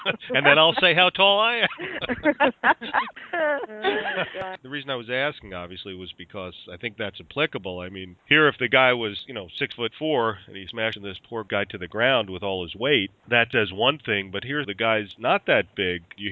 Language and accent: English; New Jersey, United States; When I grew up in Bergen County, we had respect for cops.